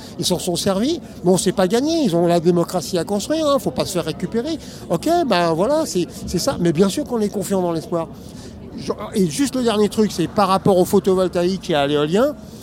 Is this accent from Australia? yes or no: no; France; Moi, je suis un Français moyen.